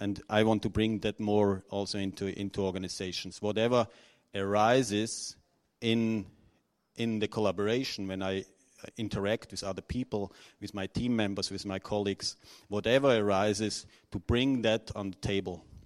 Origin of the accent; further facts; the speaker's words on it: Austria; now in Zurich, Switzerland; I'm living in Zurich, Switzerland. I'm originally from Austria.